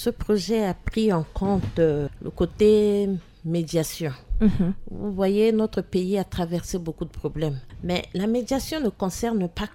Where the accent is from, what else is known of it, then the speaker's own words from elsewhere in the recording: Central African Republic; Et en tant que centrafricain, chaque personne a le droit de choisir librement sa religion, puisque nous sommes un pays laïque.